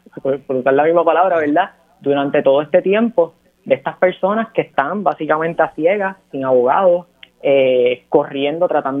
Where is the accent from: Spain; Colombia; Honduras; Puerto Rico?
Puerto Rico; Nosotros como puertorriqueños bregando en nuestro carácter individual